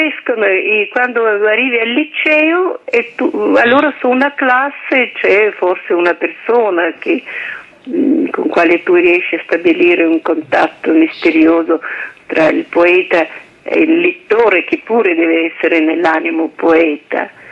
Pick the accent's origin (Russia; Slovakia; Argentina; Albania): Russia; now in Italy; per gli italiani sono una russa, per i russi sono un'italiana